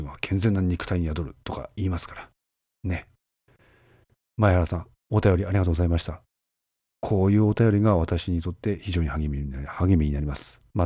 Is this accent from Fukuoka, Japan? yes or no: no; Ishikawa, Japan; けど私自身東京の方で生活営んだこともないですし、生まれも育ちも石川の人間ですし、しかも演技も素人ですし、なんちゃって標準語を使うってのは自分にとってしんどいってのもそうですし、